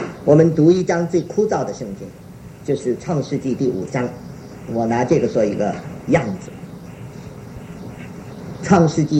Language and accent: Chinese; China; 尤其这些人名字，我们中国人读起来更是别扭